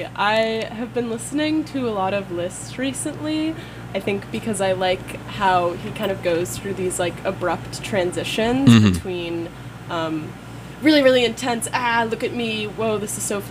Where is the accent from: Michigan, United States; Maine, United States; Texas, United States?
Texas, United States; also born or lived in Oregon; now in Boston, United States; I'm from Texas, but before that, Oregon, and now Boston, which is exciting that I get to say that I'm from there.